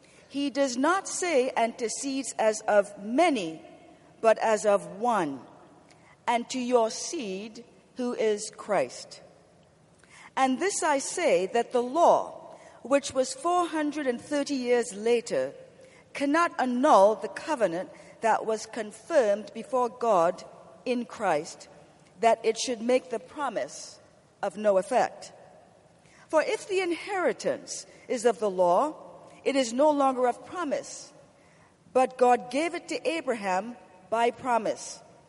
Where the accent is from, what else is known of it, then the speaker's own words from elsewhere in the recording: Ohio, United States; I'm the moderator of the panel, and I'm from Ohio.